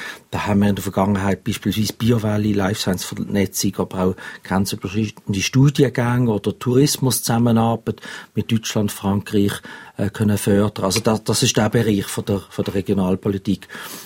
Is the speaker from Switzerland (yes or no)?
yes; Basel, Basel-Stadt, Switzerland; Ich glaube, ich werde nicht so schnell meine Identität als Basler verlieren, wenn ich jetzt in Bern arbeite.